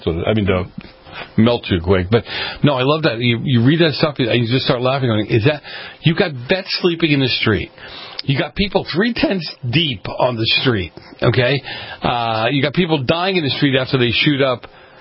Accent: Boston, Massachusetts, United States; born or raised there

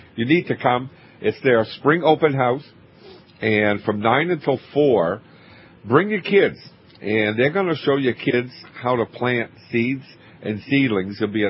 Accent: Maine, United States; We're in Maine today. My home state

